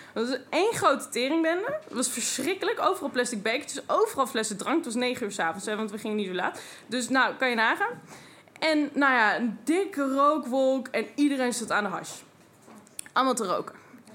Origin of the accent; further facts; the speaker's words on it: Overijssel, Netherlands; En ik kom uit Twente.